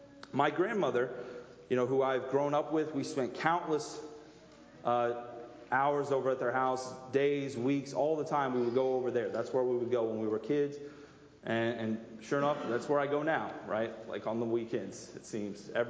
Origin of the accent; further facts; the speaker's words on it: Cambridge City, Indiana, United States; Once a month, I travel down to where I grew up in Cambridge City